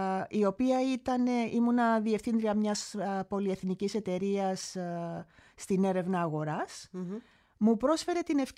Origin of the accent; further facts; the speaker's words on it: Greece; now in Czechia; Και θα έλεγα ότι όλοι οι άλλοι Έλληνες που βρέθηκαν την ίδια εποχή με τότε που πήγαμε εμείς